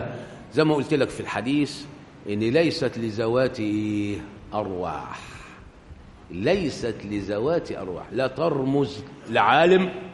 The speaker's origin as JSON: {"language": "Arabic", "country": "Egypt", "said": "انما عندنا في مصر لا، الشافعي قاعد ومدد"}